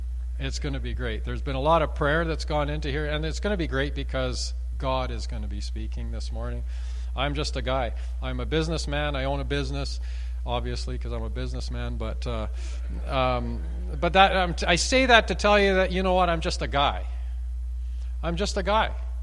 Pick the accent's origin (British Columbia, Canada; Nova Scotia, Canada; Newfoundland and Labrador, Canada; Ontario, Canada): British Columbia, Canada; Fort St. James; Growing up, when we went to I moved from Fort St. James. My dad was a pastor there.